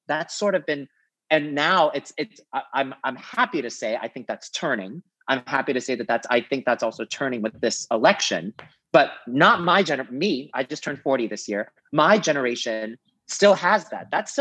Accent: New York City, New York, United States; So I grew up in New York City. I have immigrant parents. My mom and dad, they actually grew up in Guangzhou, China

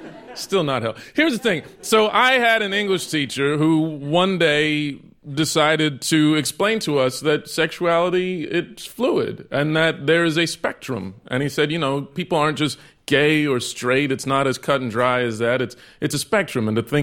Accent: Texas, United States; I grew up in Texas, which for those of you who don't know, Texas is one of those states that gets to determine what your children's textbooks are like.

